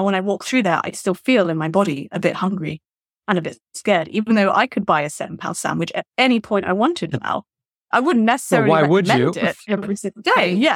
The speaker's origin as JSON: {"language": "English", "region": "London", "country": "United Kingdom", "tie": "born or raised there", "said": "So I was born in London and I have just stayed in London in a very dull way. I just won't leave the city. All my family are here. But yes, the specific neighborhood that I grew up in, Walthamstow"}